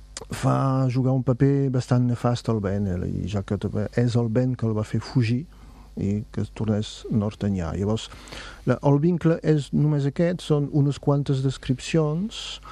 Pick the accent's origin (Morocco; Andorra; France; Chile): France; Le Boulou, Occitania; I com que jo sóc del Boló, clar, em va provocar una emoció, diguem.